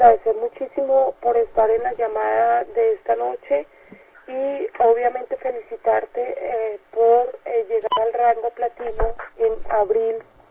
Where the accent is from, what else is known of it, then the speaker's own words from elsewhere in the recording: Colombia; quien es una colombiana, de donde yo soy también, un orgullo para mí.